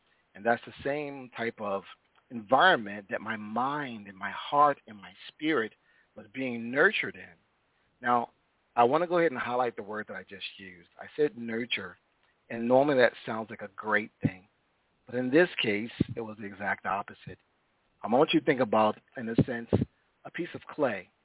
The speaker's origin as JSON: {"language": "English", "town": "Baltimore", "region": "Maryland", "country": "United States", "tie": "born or raised there", "said": "So I grew up in Baltimore City in a place called Northwest Baltimore, or Garrison, the Garrison area, also called Hanlon Park."}